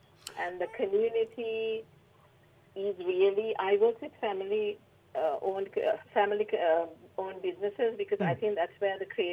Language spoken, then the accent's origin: English; Sri Lanka; now in Australia; Okay. I'm originally from Sri Lanka. So I migrated to Australia in 2007.